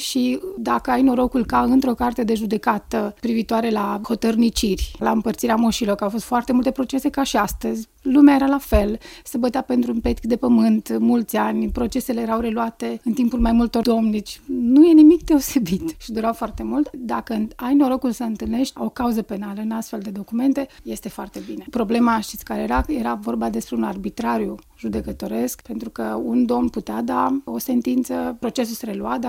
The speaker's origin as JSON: {"language": "Romanian", "town": "Iași", "region": "Iași County", "country": "Romania", "said": "Eu sunt de la Iași și e firesc să studiez istoria Moldovei"}